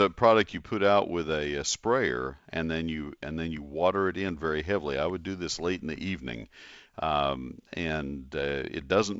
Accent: Texas, United States; I'm native Texan, been in this area 45 years, or 40 years.

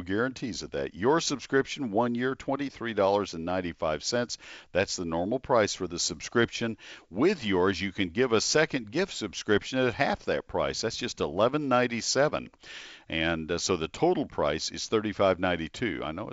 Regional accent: College Station, Texas, United States; AgriLife is a cute word that they've decided to put together at College Station. It's my hometown.

